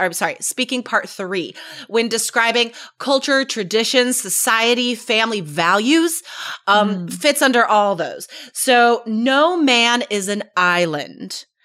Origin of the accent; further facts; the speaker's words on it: United States; It just feels that way to us because we're American.